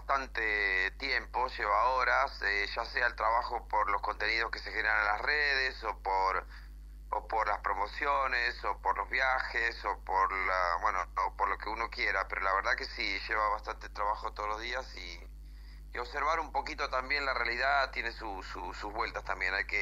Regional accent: Buenos Aires Province, Argentina; Yo soy bonaerense de adentro

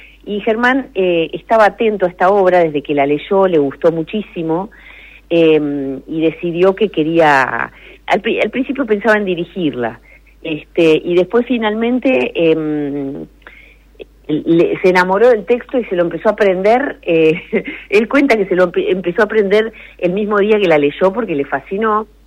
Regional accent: Dolores, Buenos Aires Province, Argentina; Y yo soy del interior, yo soy de Dolores, provincia de Buenos Aires.

